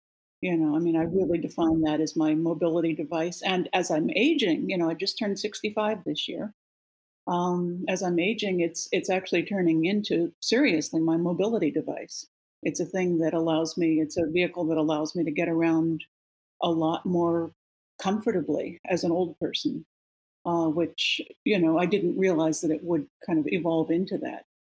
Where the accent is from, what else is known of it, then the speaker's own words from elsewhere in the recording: Pittsburgh, Pennsylvania, United States; also born or lived in New York; No, I grew up in the East Coast. I grew up in Pittsburgh and then lived for a while in New York.